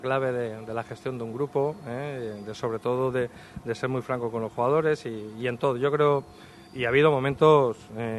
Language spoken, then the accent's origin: Spanish; Málaga, Andalusia, Spain; Soy un malagueño más